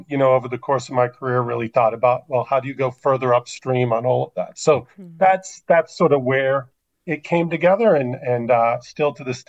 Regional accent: Minneapolis, Minnesota, United States; born there; Immigrant parents, first generation, born in Minneapolis

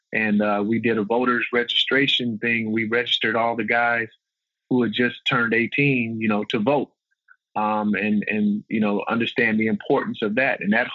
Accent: West Coast, United States; On top of, I grew up on the West Coast, right?

